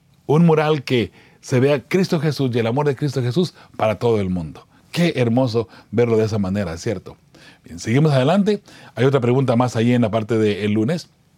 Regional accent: Zacatecas, Mexico; born there; yo soy mexicano. Mucha gente piensa que soy nicaragüense, no sé por qué. Soy mexicano, 100%. Nacido en Zacatecas, para ser más exactos, ¿no? Mexicano y orgullosamente mexicano.

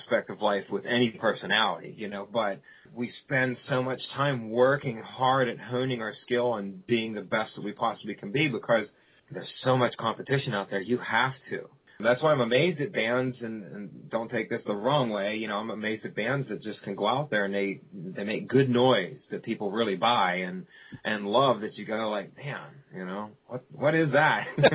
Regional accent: Pittsburgh, Pennsylvania, United States; Yeah, the funny part about Tim was he was from Akron, Ohio, and I'm from Pittsburgh.

